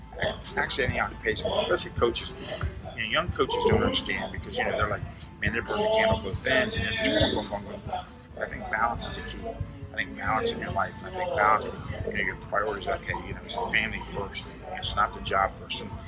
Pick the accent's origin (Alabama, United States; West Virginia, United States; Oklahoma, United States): West Virginia, United States; now in Tennessee, United States; And, you know, I was from West Virginia, Mountain State. Here I'm in Tennessee.